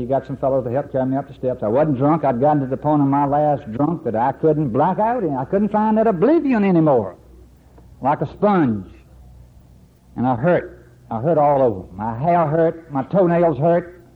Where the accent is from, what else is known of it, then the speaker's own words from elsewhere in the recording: Roanoke, Virginia, United States; And I left Roanoke, Virginia that Thursday after